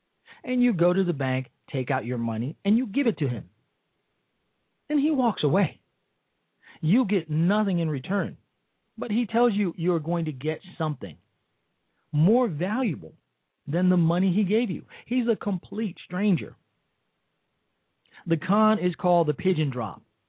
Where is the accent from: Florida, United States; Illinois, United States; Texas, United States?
Illinois, United States; Chicago; I know because I'm from Chicago.